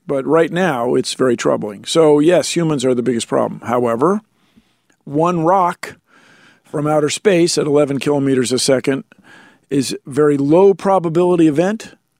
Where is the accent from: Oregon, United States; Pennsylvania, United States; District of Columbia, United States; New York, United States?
District of Columbia, United States; Washington; I was brought up in Washington, D.C.